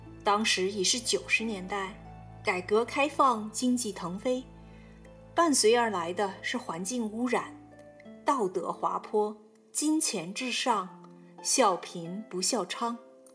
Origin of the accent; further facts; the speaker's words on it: Beijing, China; born or raised there